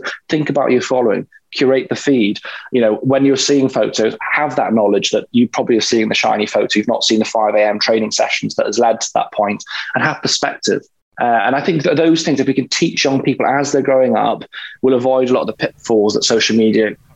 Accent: Wales, United Kingdom; growing up in Wales, I mean, the rugby ball is put in our hands.

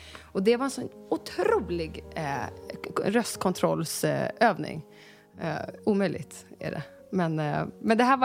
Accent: Älta, Stockholm County, Sweden; det här är soundtracket i hela min uppväxt i huset i Älta.

